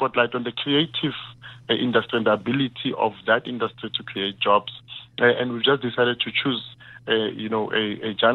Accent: Mamelodi, Gauteng, South Africa; you know, I come from Mamelodi.

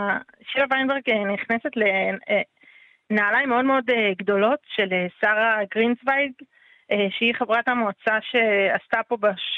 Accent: Northern District, Israel; שם נולדתי, שם גדלתי, גם זוגתי, שתינו מרמת הגולן.

